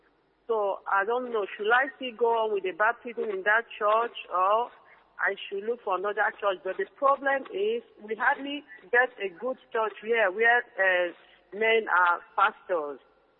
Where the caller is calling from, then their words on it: Smithy, Jamaica; I'm calling from Smithy.